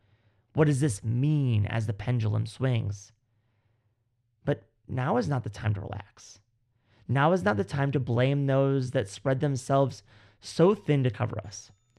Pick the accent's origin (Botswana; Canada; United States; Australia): United States; Missouri; We've born and raised in Missouri, right? We grew up. We are a product of the upbringing of our families that are pretty much set up residence in Missouri for their entire lives.